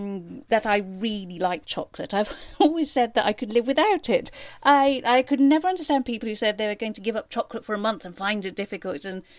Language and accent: English; Wales, United Kingdom; I grew up in Wales, but now I live in the Midlands with my wife and two kids.